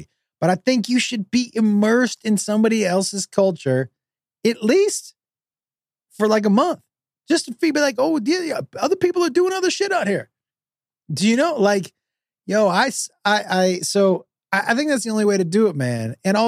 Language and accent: English; United States; I think that, and I'm American, man, and I'm guilty of this